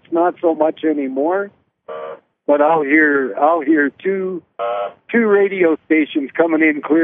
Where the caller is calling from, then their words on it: Idaho, United States; I'm in Idaho.